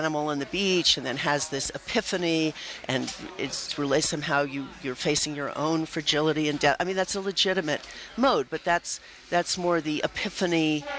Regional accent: New York City, New York, United States; I would say I grew up in New York City

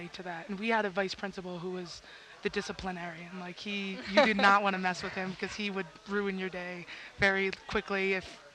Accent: New Jersey, United States; I'm from New Jersey.

